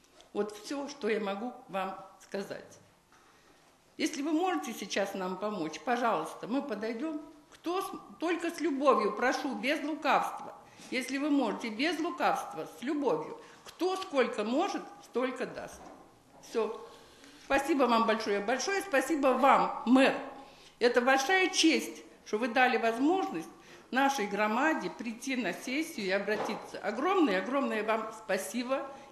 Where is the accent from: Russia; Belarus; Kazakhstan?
Russia; now in Uzhhorod, Ukraine; Я россиянка, но я люблю Украину.